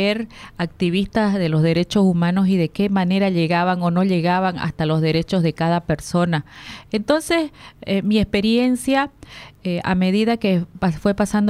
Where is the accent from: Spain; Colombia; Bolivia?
Bolivia; Santa Cruz; me ha dado esa experiencia y esa oportunidad de estar al lado de mi pueblo cruceño